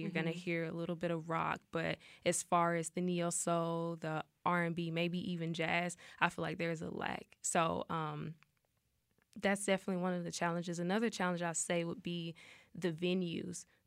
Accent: Memphis, Tennessee, United States; born there; So, I was born in Memphis, Tennessee. So, I mean, the musical background there, the art background is just amazing and explosive.

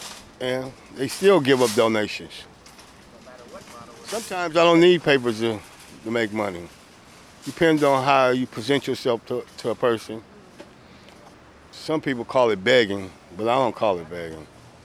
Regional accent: Berkeley, California, United States; I grew up on the White Way in McGee. I went to Berkeley High, got a baseball scholarship to play for the Oakland A's.

